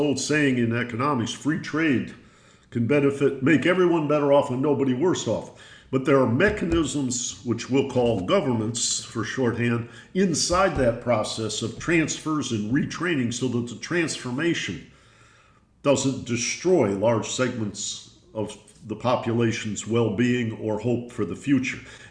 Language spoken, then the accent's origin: English; Detroit, Michigan, United States; And I grew up in Detroit, but I always say to people, God wasn't born in Detroit or Pittsburgh.